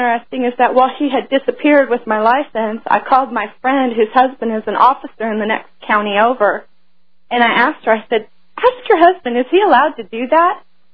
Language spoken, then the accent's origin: English; California, United States; Right, and I'm not originally from this state. I'm originally from California, and back before September 11th happened.